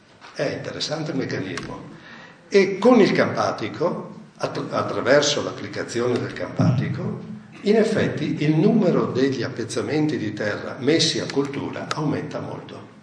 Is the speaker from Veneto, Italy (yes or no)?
yes; Venice, Veneto, Italy; Io sono veneziano